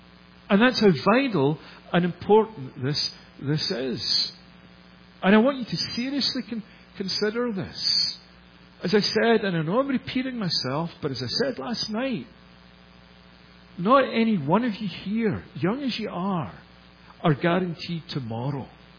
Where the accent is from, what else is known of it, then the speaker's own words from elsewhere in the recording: Scotland, United Kingdom; I'm a Windows guy. Partly because I'm a Scotsman.